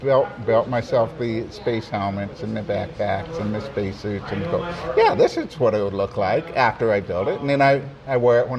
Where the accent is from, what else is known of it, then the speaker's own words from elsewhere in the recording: Prescott, Arizona, United States; now in Cottonwood, United States; I grew up in Prescott and moved over here in Cottonwood several years ago because the secret is Cottonwood is a lot like Prescott was back when I grew up.